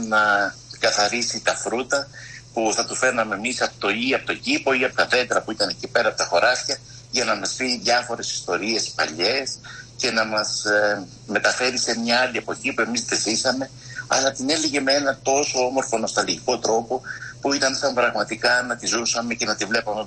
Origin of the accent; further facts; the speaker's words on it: Piraeus, Attica, Greece; born there; Οι γονείς γεννηθήκαν στο χωριό, ο αδερφός στα Γιάννενα, εγώ ήμουν ο μόνος από την οικογένεια που γεννήθηκα στον Πειραιά, οπότε τους πειράζω ακόμα ότι είμαι ο πρωτεβουσιάνος οικογένειας.